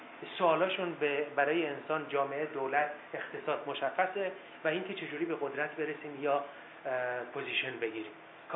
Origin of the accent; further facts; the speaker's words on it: Iran; من به عنوان یه ایرانی از جنبش سبز برای من این اصول مهمه